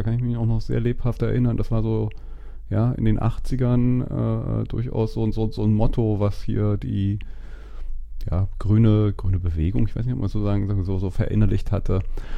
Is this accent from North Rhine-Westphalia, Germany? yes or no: no; Berlin, Germany; Ich bin ja in Westberlin aufgewachsen